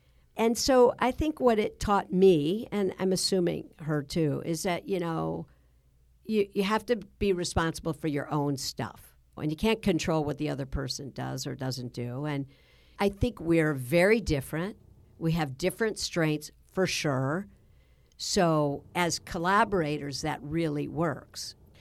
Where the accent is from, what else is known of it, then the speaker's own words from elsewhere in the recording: Midwest, United States; And we're both from the Midwest, which I think we're both really hardworking.